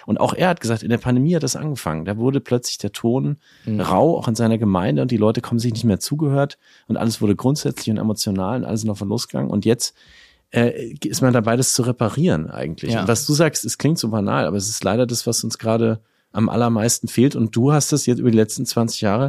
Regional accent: Nuremberg, Bavaria, Germany; Ich habe gerade erst mit dem Pfarrer meiner Heimatgemeinde in Nürnberg auf Zoom gesprochen

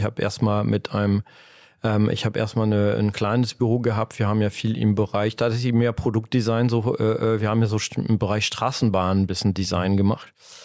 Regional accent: France; bin ich ja Franzose oder halb Franzose. Ich hatte eine deutsche Mutter. Bin aber in Frankreich groß geworden und habe auch da studiert.

